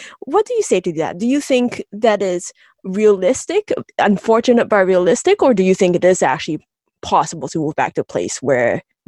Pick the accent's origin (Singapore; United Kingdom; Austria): Singapore; so I grew up in Singapore where the entire place is apartment buildings.